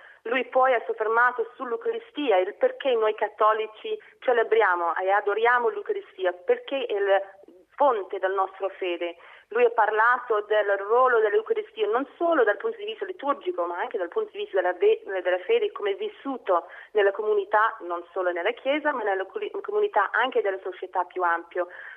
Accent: Ireland; ovviamente è un tema molto sentito qui in Irlanda e essendo irlandese

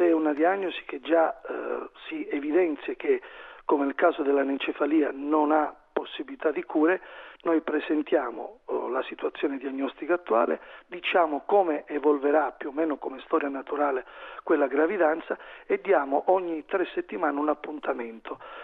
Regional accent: Calabria, Italy; Giù in Calabria, da noi, io sono calabrese, si dice chiude una porta e apre un portone.

